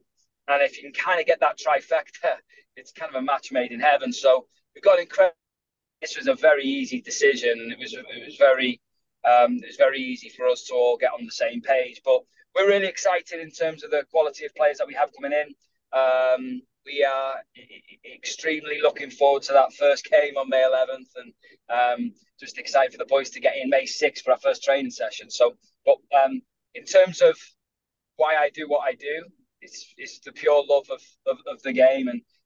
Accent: Flint, Wales, United Kingdom; then I signed a club, my hometown club at Flint, when I was 16, playing men's soccer, which was in the second tier of the Welsh League

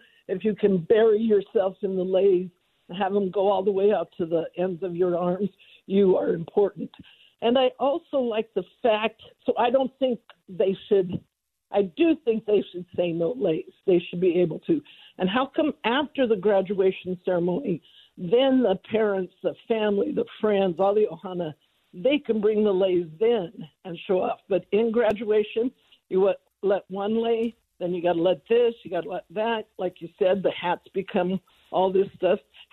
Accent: Hawaii, United States; now in St. George, United States; Well, I am Hawaiian, and I love wearing a lei.

